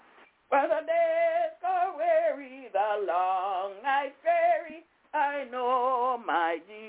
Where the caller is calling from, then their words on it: Albany, New York, United States; I'm calling from Albany, New York.